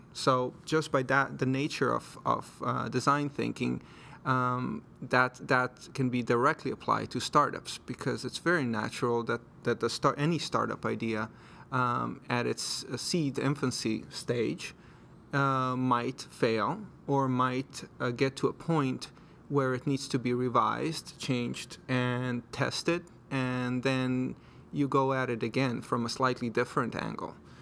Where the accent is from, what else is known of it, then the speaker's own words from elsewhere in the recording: Croatia; So I was born in Europe, in Croatia, and grew up, I guess, in a little bit of a dual interest childhood